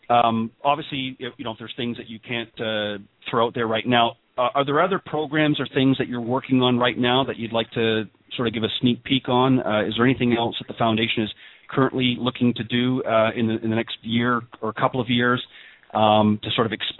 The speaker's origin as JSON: {"language": "English", "country": "Canada", "said": "Originally, I'm from Canada"}